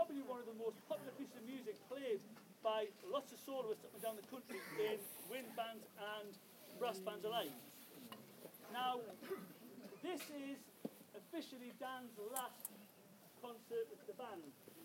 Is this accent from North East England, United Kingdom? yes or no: yes; North East England, United Kingdom; Being a Geordie, that's hard, trust me, all right?